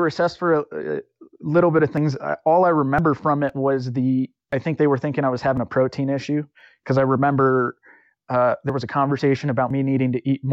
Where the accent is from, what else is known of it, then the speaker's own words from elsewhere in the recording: Colorado Springs, Colorado, United States; also born or lived in Altus, Oklahoma; So I was born in Altus, Oklahoma, which is a small Air Force town in Oklahoma, like many places in Oklahoma. Both parents were Air Force when I was born. We moved to Colorado Springs around 2 years old.